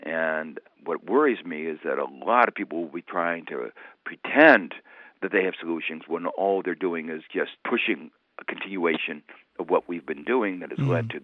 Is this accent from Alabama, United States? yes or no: no; Gary, Indiana, United States; Even back in that period, what I call the Golden Age, when I was growing up in Gary, Indiana, you know, there was a lot of inequality.